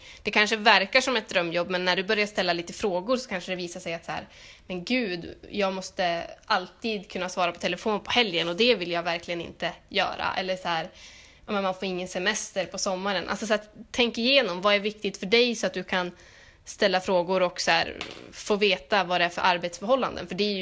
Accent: Härnösand, Västernorrland County, Sweden; now in Linköping, Sweden; Och mellan jul och nyår, då brukar vi alltid vara hemma i Härnösand. Alltså vi åker ju hem på jul och så stannar vi ända fram till nyår liksom.

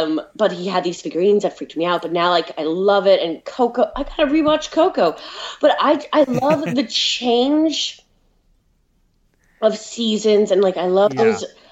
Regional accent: California, United States; And I grew up in California with a large Hispanic population. And, you know, Mexican culture bleeds through our state in a wonderful, wonderful way.

